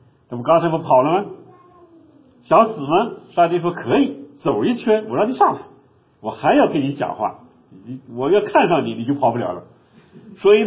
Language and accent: Chinese; China; 我们中国人也有这个习惯，对吧？